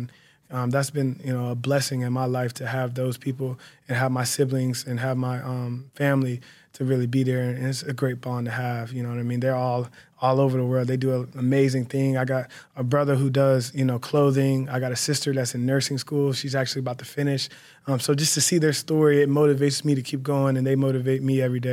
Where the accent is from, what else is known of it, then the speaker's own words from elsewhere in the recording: Pittsburgh, Pennsylvania, United States; I would say as a young age, I'm from Pittsburgh, so my very beginning of football really wasn't like a a program.